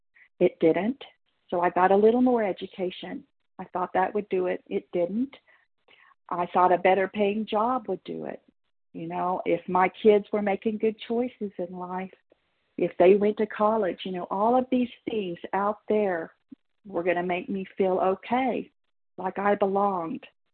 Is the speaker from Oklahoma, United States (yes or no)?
yes; Oklahoma, United States; I'm a recovered compulsive overeater. I'm from Oklahoma.